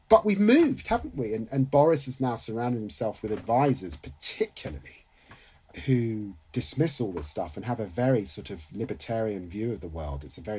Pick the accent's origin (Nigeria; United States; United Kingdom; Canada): United Kingdom; London; I'm a Londoner, but I love the British countryside. I'm married to a white woman. My children are mixed heritage.